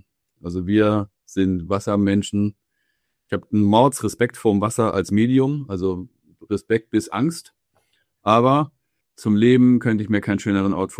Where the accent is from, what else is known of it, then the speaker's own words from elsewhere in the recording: Schleswig-Holstein, Germany; Ich bin an der Ostsee groß geworden, 2-3 Kilometer weg von der Kieler Förde